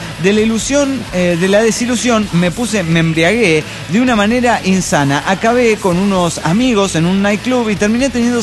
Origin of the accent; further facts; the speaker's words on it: Oaxaca, Mexico; Bueno, en Oaxaca, de donde soy originario.